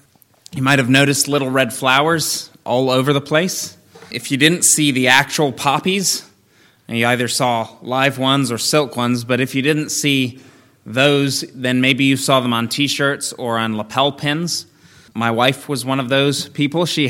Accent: England, United Kingdom; now in United States; Growing up in England, it's called Armistice Day there, not Veterans Day.

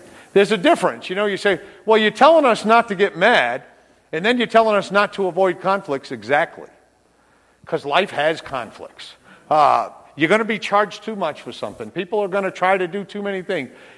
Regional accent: Connecticut, United States; when we were kids, we grew up in Connecticut, and the weather's probably an awful lot like Wisconsin.

